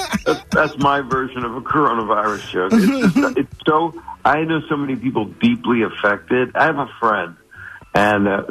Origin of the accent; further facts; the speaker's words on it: Philadelphia, Pennsylvania, United States; Secretly, don't tell anybody except my hometown of Philly.